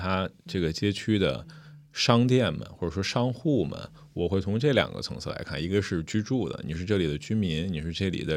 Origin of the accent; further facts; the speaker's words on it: Beijing, China; now in Shanghai, China; 我作为一个北京人啊，我已经住在上海十年了，那我十年都住在一个街道，就是新华路街道。